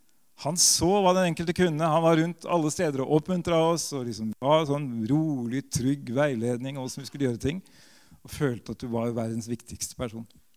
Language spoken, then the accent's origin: Norwegian; Drangedal, Telemark, Norway; min barndoms bedehus hjemme I Drangedal.